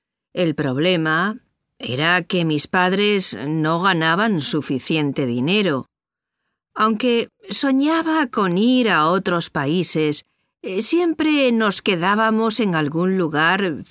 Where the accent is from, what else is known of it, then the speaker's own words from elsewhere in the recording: Spain; Tengo 80 años y soy española.